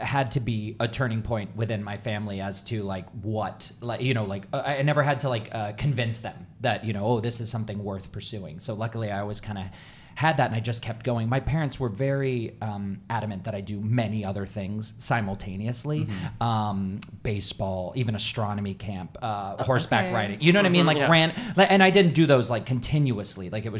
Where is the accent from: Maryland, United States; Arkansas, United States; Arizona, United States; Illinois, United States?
Arizona, United States; Tucson; And yeah, I'm from Tucson, I'm from Arizona as well, same as Natalie.